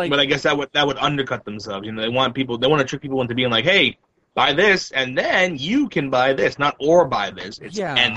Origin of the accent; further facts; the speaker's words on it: Randolph, Massachusetts, United States; Where are you from? I am from Randolph.